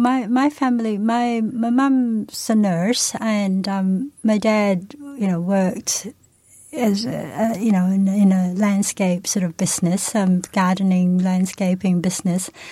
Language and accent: English; Chiang Mai, Thailand; English is a second language; I was born in Chiang Mai in Thailand. Chiang Mai is a city in the north of Thailand. I think it's the biggest city in the north of Thailand. Yeah. And I grew up there